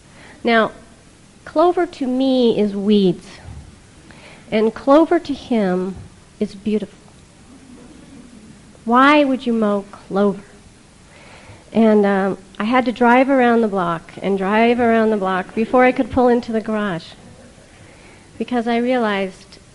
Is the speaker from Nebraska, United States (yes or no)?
yes; Nebraska, United States; now in Boulder, United States; I'm from Boulder, Colorado. I originally hail from Nebraska, where having a green lawn is like the best thing that you can have.